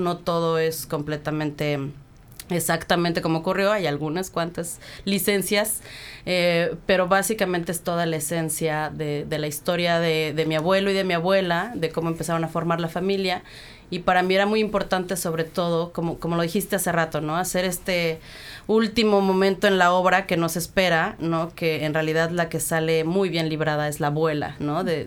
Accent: Iztapalapa, Mexico City, Mexico; Sí, soy de Iztapalapa.

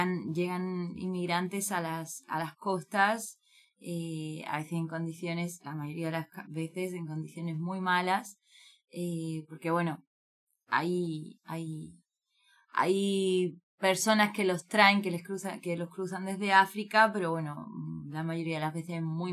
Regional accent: Cádiz, Andalusia, Spain; also born or lived in Madrid; now in Uruguay; yo vengo de Cádiz, España, que es una ciudad con unas playas muy lindas y con el mar con mucha presencia del mar siempre. Y bueno, después es cierto que viví un tiempo en Madrid, pero después me vine aquí a Uruguay

